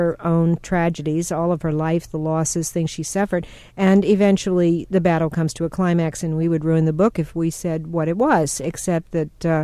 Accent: New Orleans, Louisiana, United States; Well, I was born in New Orleans, as you know, and I grew up here.

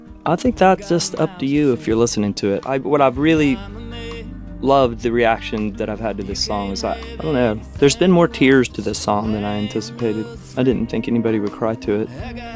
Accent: Texas, United States; Yeah. I'm from the Texas Panhandle.

